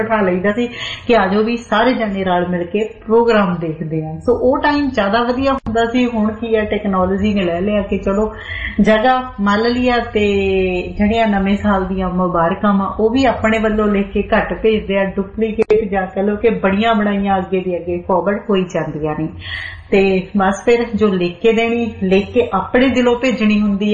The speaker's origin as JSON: {"language": "Punjabi", "town": "Ludhiana", "region": "Punjab", "country": "India", "said": "ਪੁੱਤ ਕਿੱਥੋਂ ਆ ਮੈਂ ਕਿਹਾ ਜੀ ਲੁਧਿਆਣੇ ਤੋਂ"}